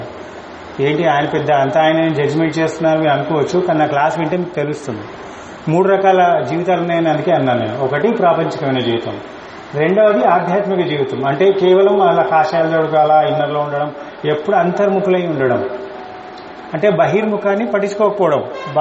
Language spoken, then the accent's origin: Telugu; Warangal, Telangana, India; now in Hyderabad, India; So మొత్తం నా study అంతా అక్కడే జరిగింది, వరంగల్లోనే పెరిగాను. హైదరాబాద్లో 2000 నుంచి ప్రాక్టీస్ చేశాను ఆడిటర్.